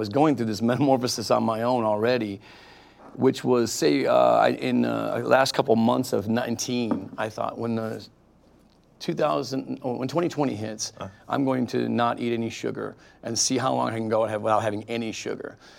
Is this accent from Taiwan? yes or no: no; Detroit, Michigan, United States; Yeah, my grandfather worked at the Ford Rouge plant, actually.